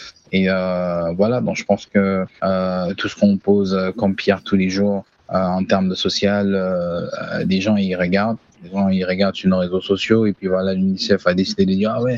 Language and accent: French; Bafoussam, West, Cameroon; Donc, pour moi, je considère l'ouest comme étant l'endroit où j'ai grandi, mon adolescence et tout ça. Donc, Bafoussam reste une ville de cœur qui n'a pas de pareil pour moi.